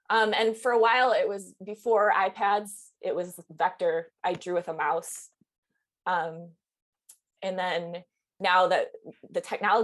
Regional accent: Michigan, United States; So I ended up going to art school after high school. I'm from Michigan.

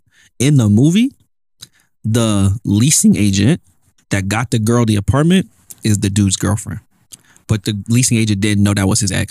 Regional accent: Texas, United States; If I just tell you I'm from Texas, you just don't believe me.

